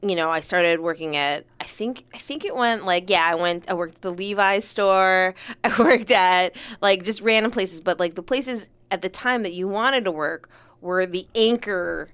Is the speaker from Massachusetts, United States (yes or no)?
no; Eagan, Minnesota, United States; I grew up in Minnesota.